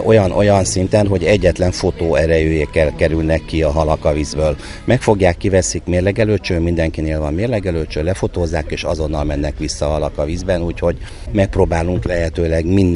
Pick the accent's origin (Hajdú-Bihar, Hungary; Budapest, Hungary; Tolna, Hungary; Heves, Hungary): Tolna, Hungary; mivel én Tolna megyei vagyok, és Madocsán ifi koromban fociztunk